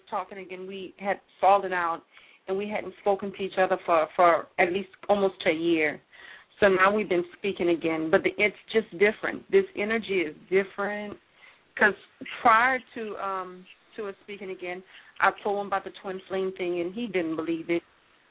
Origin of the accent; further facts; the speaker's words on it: Louisiana, United States; I'm from Louisiana.